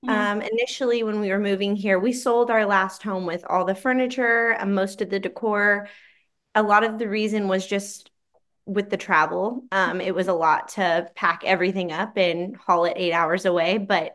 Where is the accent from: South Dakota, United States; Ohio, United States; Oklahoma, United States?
Oklahoma, United States; South Coffeyville; moved away as an adult; now in Cedar Falls, United States; I'm originally from South Coffeyville, Oklahoma, so the Oklahoma-Kansas border. And about 6 months ago, my husband's work pulled us to Iowa. So we now reside in Cedar Falls, Iowa.